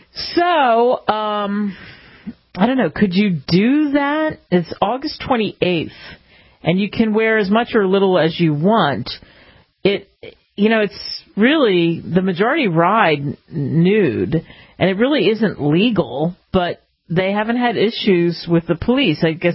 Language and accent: English; Philadelphia, Pennsylvania, United States; my family, I'm from the Philadelphia area, my family lives there